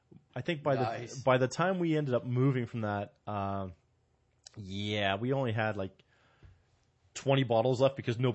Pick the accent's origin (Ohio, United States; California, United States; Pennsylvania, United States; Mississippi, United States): Pennsylvania, United States; Erie; I'm from Erie.